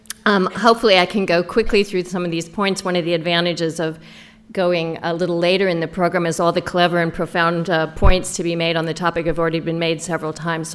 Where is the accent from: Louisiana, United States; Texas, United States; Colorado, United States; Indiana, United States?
Louisiana, United States; now that I'm a Southerner from the great state of Louisiana, I hope that I'll speak slowly enough for our translators.